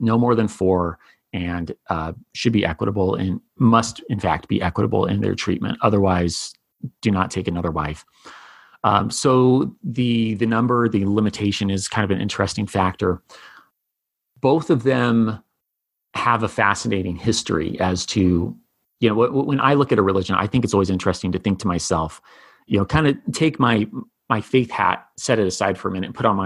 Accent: Utah, United States; And as soon as someone hears I'm from Utah, or there's any connection made to the fact that I stayed at BYU, I get this look.

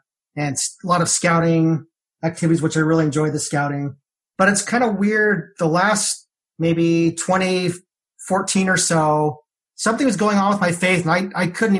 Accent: Idaho Falls, Idaho, United States; And I grew up in Idaho Falls, southeastern Idaho.

